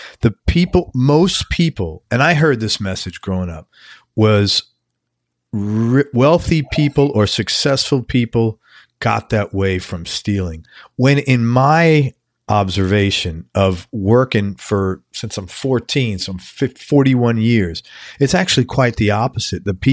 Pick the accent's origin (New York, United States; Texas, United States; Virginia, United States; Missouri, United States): New York, United States; New York City; I grew up in the Bronx, and I read this book, and I grew up in a very blue collar, what you guys would call, I guess, working class.